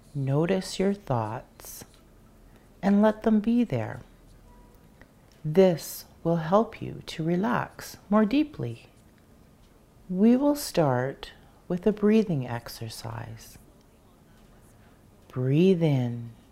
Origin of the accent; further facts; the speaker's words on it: Temagami, Ontario, Canada; I am from Temagami First Nation, Deep Water People.